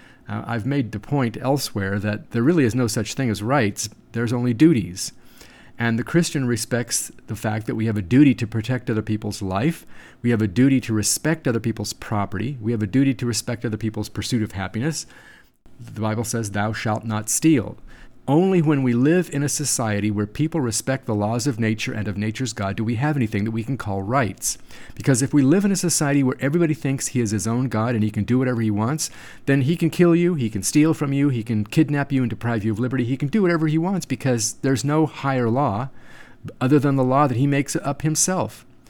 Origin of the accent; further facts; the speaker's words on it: California, United States; I was born and raised in California. I studied law, and I passed the California bar exam